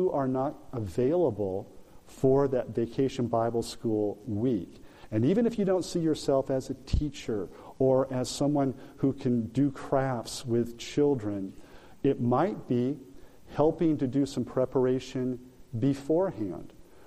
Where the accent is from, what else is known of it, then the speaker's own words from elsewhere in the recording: Arcadia, California, United States; it's in Arcadia, the town I grew up in.